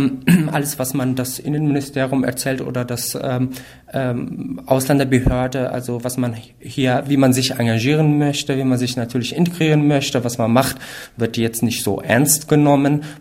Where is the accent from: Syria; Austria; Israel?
Syria; northern Syria; now in Germany; ich komme ursprünglich aus Syrien, aus Nordsyrien. Da komme ich aus einer kleinen Minderheit der Kurden, die dort leben. Ich bin 2017 nach Deutschland gekommen, am 1.1. bin ich hier eingetroffen.